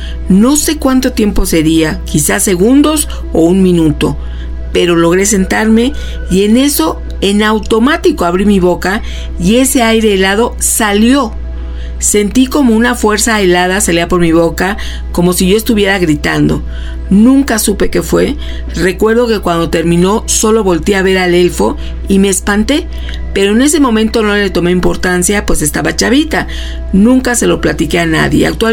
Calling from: San Luis Potosí, Mexico; de San Luis Potosí.

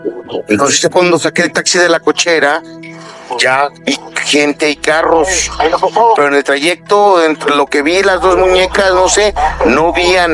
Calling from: Aguascalientes, Mexico; de Aguascalientes

